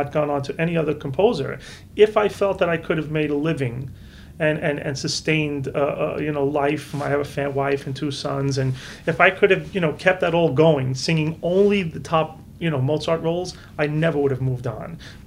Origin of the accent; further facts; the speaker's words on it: New York, United States; Well, even though I'm a New Yorker